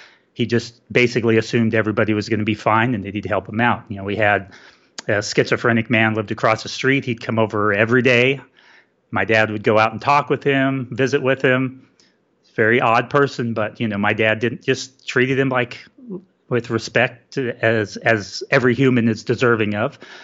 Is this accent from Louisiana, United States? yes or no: no; Albuquerque, New Mexico, United States; now in Dallas, United States; I live in the Dallas, Texas area. And I've been here for several years. I grew up in New Mexico, Albuquerque specifically. So I grew up right near mountains